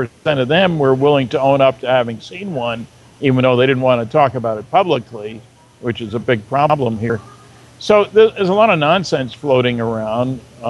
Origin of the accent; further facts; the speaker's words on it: Fredericton, New Brunswick, Canada; I'm speaking in my hometown, Fredericton, New Brunswick, on the 24th of October